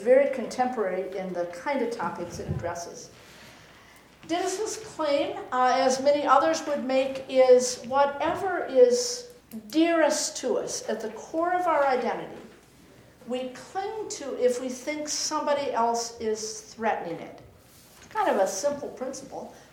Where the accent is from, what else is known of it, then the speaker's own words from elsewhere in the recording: Midwest, United States; I grew up in the Midwest and we always thought out east maybe people had figured out democracy and the whole community together.